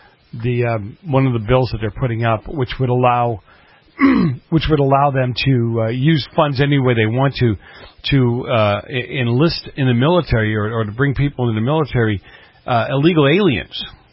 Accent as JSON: {"language": "English", "town": "Boston", "region": "Massachusetts", "country": "United States", "tie": "born or raised there", "said": "These people that I grew up in Boston, General, and if I wanted a gun, I could go down the street."}